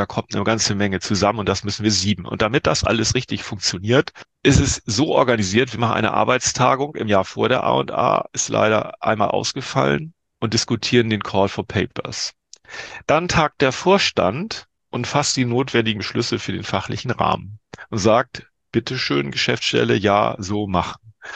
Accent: Northern Germany, Germany; als Norddeutscher muss man sagen, war nicht ganz klein

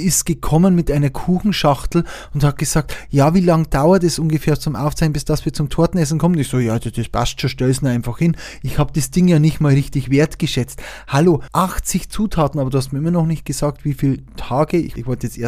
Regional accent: Bavaria, Germany; Ich bin auch Oberpfälzer.

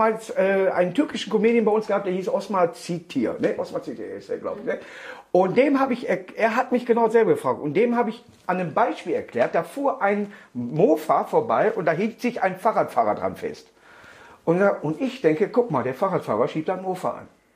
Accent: Duisburg, North Rhine-Westphalia, Germany; born there; in Neudorf, wo ich geboren bin

